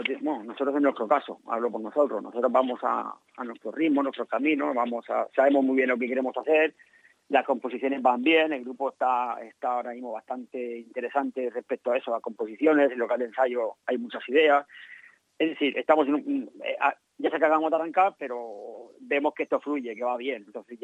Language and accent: Spanish; Alicante, Valencian Community, Spain; pero no ir, no tocar en Alicante, que es mi tierra, ¿sabes?